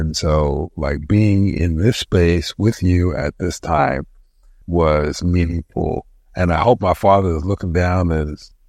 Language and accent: English; Baltimore, Maryland, United States; I'm a kid from East Baltimore.